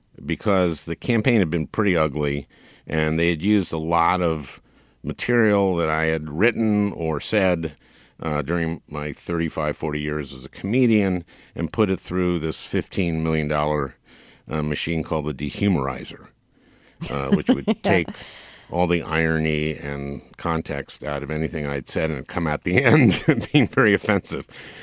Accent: St. Louis Park, Minnesota, United States; And I grew up in St. Louis Park, which is kind of the Jewish suburb of Minneapolis.

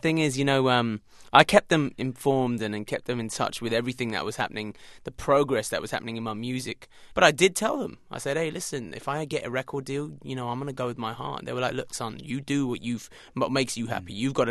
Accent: England, United Kingdom; born there; Well, because I was born in England.

